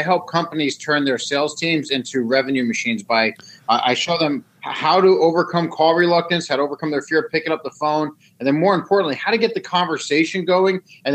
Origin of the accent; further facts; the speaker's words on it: New York, United States; moved away as an adult; also born or lived in Ohio / Arizona; now in Florida, United States; So I mean, I'm originally from New York, right? But I've lived everywhere from Ohio to Arizona.